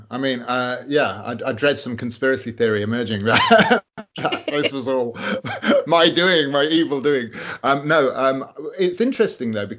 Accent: United Kingdom; I'm a British author. I am 45 years old.

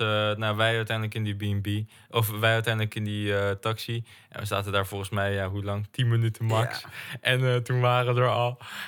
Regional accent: Netherlands; Dus nou, wij zo, ja, we komen uit Nederland en we zijn hier om te filmen, bla bla.

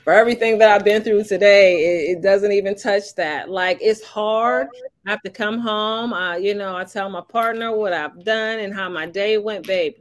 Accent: Jamaica; I came from Jamaica.

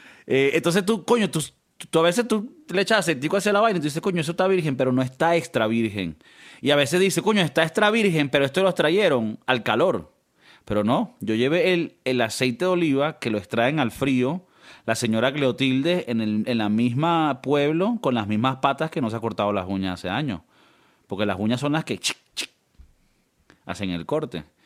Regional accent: Venezuela; also born or lived in United States; uno como buen venezolano y como buen americano que no tiene seguro

